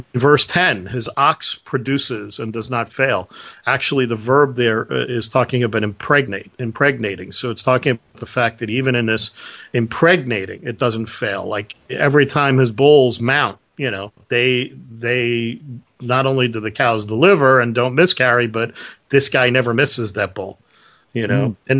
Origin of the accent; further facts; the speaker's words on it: Brooklyn, New York, United States; I'm from Brooklyn, pal.